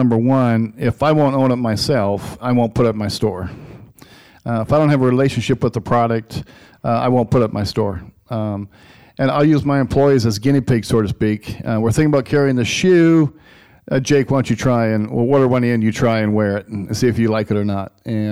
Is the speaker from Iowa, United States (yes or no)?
yes; Iowa, United States; And it's just a great community for me because I grew up in Northwest Iowa.